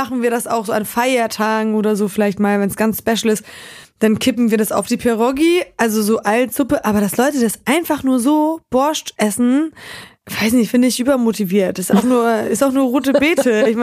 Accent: Lesser Poland, Poland; Bielitschka ist in der Nähe von Krakau, da wo ich groß geworden bin.

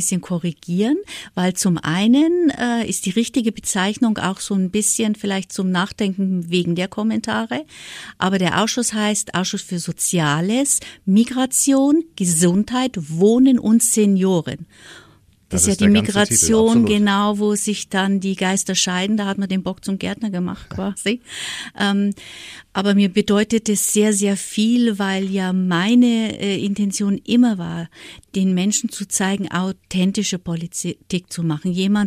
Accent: Bayreuth, Bavaria, Germany; Genau, Bayreuth

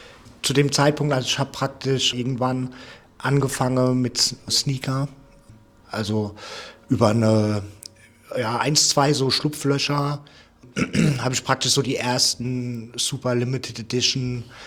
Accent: Lampertheim, Hesse, Germany; Und ich komme ja ursprünglich aus Lambertheim, ist ein Vorort von Mannheim.

